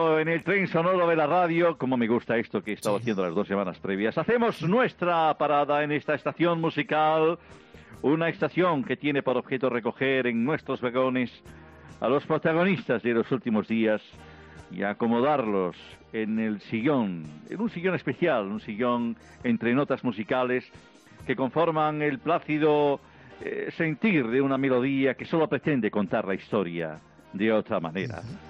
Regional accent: Spain; que soy otro español universal.

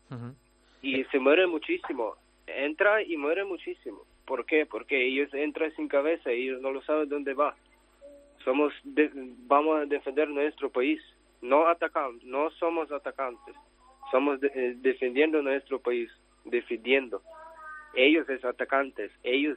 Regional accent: Ukraine; Spanish is a second language; que lo Putin entró en mi país ya casi 9 años

